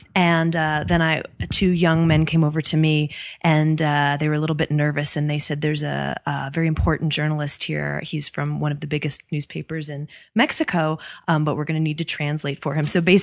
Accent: Netherlands; English is a second language; I mean, I come from the Netherlands

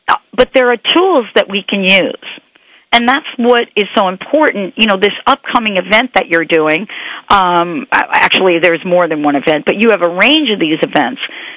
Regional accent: New York, United States; And, you know, honestly, you're living in New York. I grew up in New York. And even though I'm not in New York now

